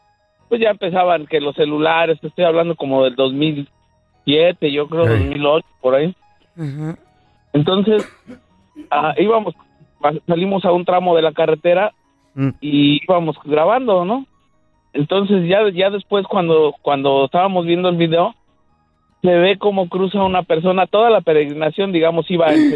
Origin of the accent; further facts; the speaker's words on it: Mexico City, Mexico; Bueno, nosotros, yo soy de la Ciudad de México.